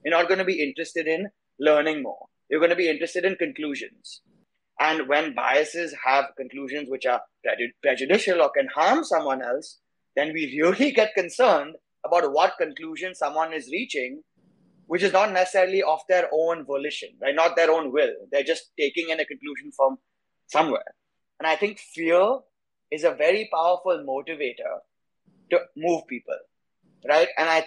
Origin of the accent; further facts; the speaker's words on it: India; I grew up in India. I've spent all of my childhood there.